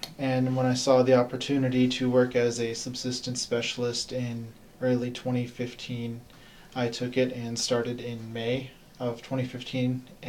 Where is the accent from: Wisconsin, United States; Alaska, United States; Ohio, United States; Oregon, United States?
Alaska, United States; Nome; born there; I was born here in Nome.